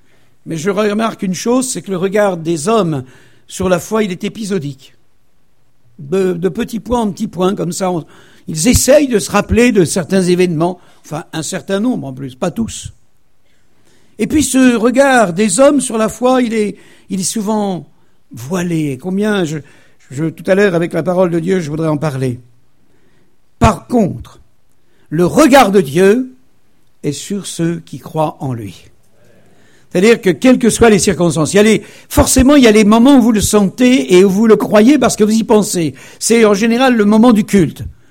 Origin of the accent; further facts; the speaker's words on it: Occitanie, France; quand on vient de l'Aveyron, dans les Midi-Pyrénées